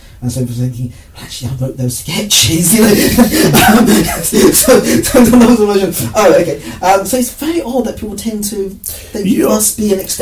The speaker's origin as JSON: {"language": "English", "town": "Gillingham", "region": "South East England", "country": "United Kingdom", "tie": "born or raised there", "said": "growing up in Gillingham, which is not exactly the... don't get ideas in Gillingham, frankly."}